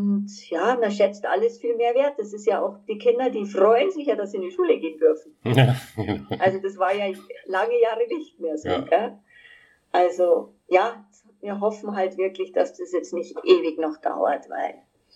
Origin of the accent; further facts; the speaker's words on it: Munich, Bavaria, Germany; Also wie gesagt, ich komme ja aus München